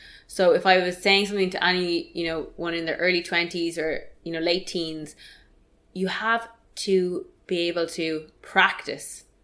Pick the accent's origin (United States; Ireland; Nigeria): Ireland; And I know as Irish people, we call that cocky, but...